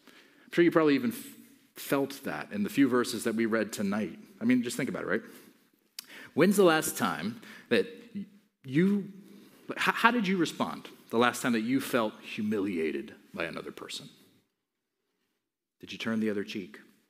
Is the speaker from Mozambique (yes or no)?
yes; Mozambique; the Africans that I grew up with in Mozambique